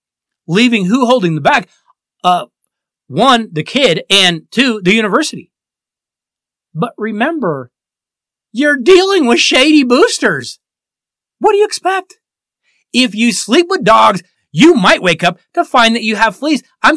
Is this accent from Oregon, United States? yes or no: no; Denver, Colorado, United States; my hometown city of Denver just celebrated a championship parade last year at this same time.